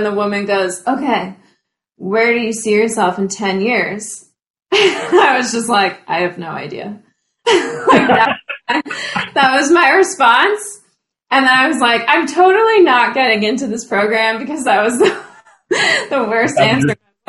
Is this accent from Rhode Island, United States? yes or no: yes; Wakefield, Rhode Island, United States; I am originally from Wakefield, Rhode Island, so southern Rhode Island.